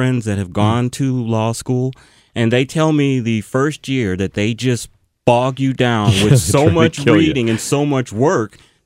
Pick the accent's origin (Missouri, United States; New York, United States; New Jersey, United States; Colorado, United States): Missouri, United States; St. Louis; also born or lived in Tyler, Texas; My father was transferred to St. Louis, Missouri in 1968. I'm a Texan.